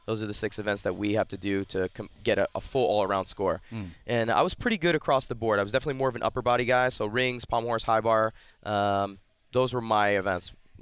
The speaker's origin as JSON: {"language": "English", "region": "New Jersey", "country": "United States", "tie": "born or raised there", "also_born_or_lived": "California", "moved": "as an adult", "said": "I grew up in New Jersey, just outside of the city, and I was fortunate enough to get a scholarship to Stanford University, so I moved out west for college."}